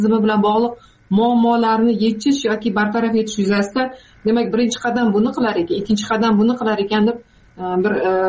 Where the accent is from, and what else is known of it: Jizzakh Region, Uzbekistan; born or raised there